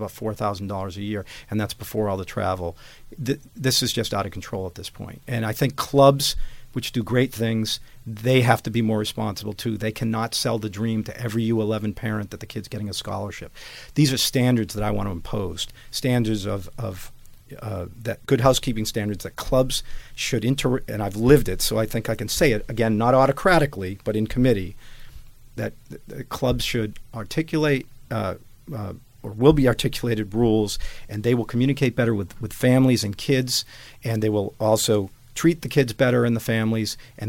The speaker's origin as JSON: {"language": "English", "town": "Boston", "region": "Massachusetts", "country": "United States", "tie": "born or raised there", "said": "Pleased to say that Boston became one of 9 World Cup sites. My hometown did that for my hometown."}